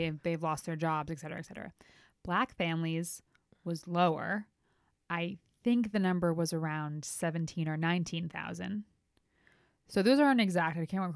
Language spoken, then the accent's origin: English; New Jersey, United States; Okay, we got my home state, the Garden State, home of Jersey Shore.